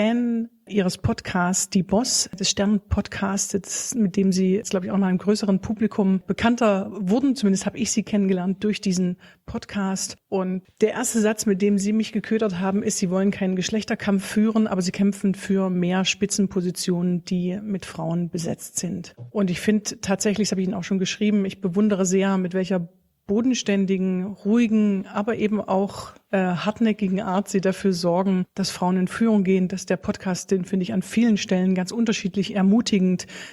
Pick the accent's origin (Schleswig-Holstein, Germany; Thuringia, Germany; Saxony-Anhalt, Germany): Saxony-Anhalt, Germany; Bitterfeld-Wolfen; Ich komme aus der Gegend Bitterfeld-Wolfen.